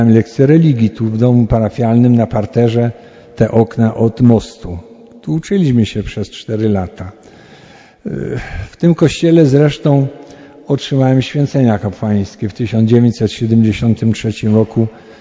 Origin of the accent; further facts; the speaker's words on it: Kosina, Subcarpathian Voivodeship, Poland; Ja pochodzę z Kosiny, pobliskiej. Dzieci wiedzą, gdzie Kosina jest? Niedaleko, 7 kilometrów.